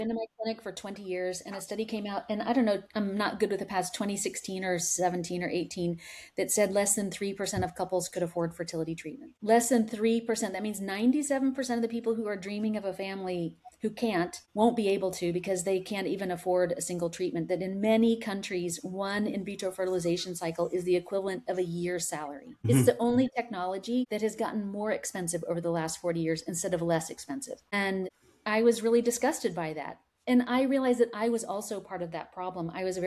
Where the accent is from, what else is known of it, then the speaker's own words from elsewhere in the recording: Arlington, Texas, United States; also born or lived in Dallas; So I grew up in Central Texas in Dallas and Arlington, and I was a competitive gymnast